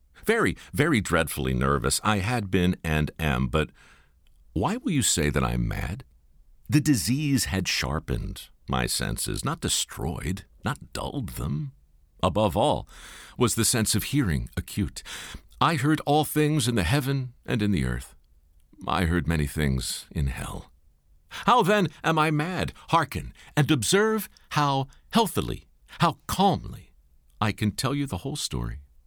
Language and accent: English; Baltimore, Maryland, United States; moved to my hometown in Baltimore